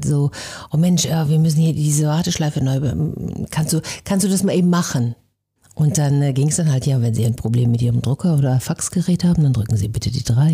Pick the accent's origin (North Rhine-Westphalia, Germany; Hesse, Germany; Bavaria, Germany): North Rhine-Westphalia, Germany; accent: Westphalian; Also ich komme im Ursprung aus Ostwestfalen. Ich bilde mir ein, man hört es nicht mehr so toll, aber jeder, der sich ein bisschen auskennt, der hört es dann, wenn ich begeistert spreche.